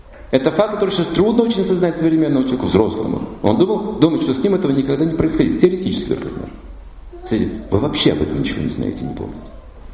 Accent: Far East, Russia; я приехал с Дальнего Востока, с севера, где север, где очень суровая природа, там не растут фрукты, там картошка хорошо растет, некоторые овощи на севере, но там нет фруктов

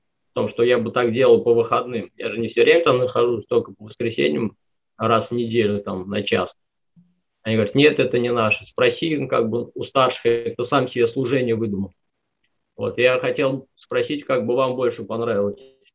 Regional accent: Bashkortostan, Russia; now in Adygea, Russia; Я из Башкирии переехал в Адыгею к преданным. Они общину организовали. Живу там 3,5 года. Рядом с ними это община Боголюбов под Майкопом.

